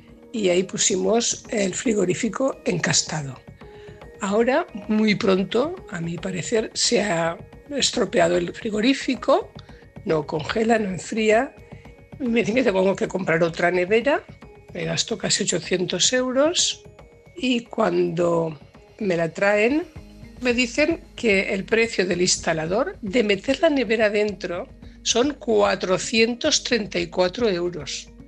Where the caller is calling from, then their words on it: Valencia, Valencian Community, Spain; de Valencia.